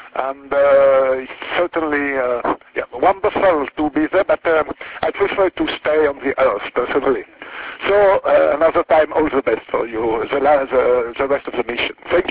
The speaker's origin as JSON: {"language": "English", "region": "Vaud", "country": "Switzerland", "said": "We say the Lac Léman in my canton because I'm from Canton de Vaud"}